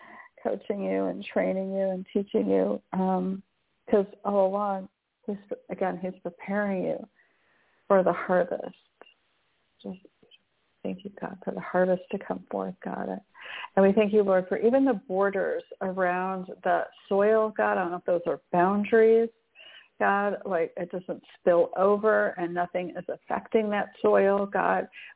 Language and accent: English; Michigan, United States; I grew up in the north. I grew up in Michigan and we had like dark, rich, black soil.